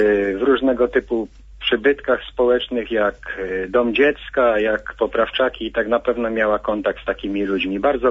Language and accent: Polish; Lubusz Voivodeship, Poland; jestem z Lubuskiego.